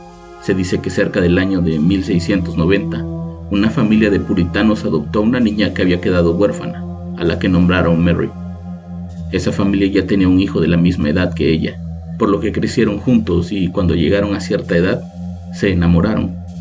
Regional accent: Coahuila, Mexico; also born or lived in United States; soy del estado de Coahuila en México.

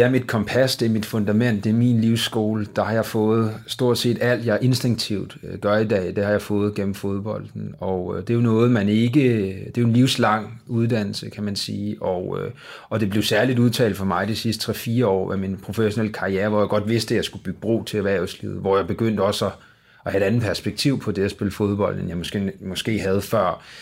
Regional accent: Central Denmark Region, Denmark; Så jeg er opvokset på Vestjylland. Og med en enlig mor, og en bror.

